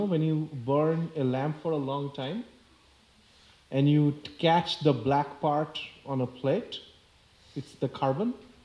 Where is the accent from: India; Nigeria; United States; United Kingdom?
India; I grew up in India and went to a British colonial school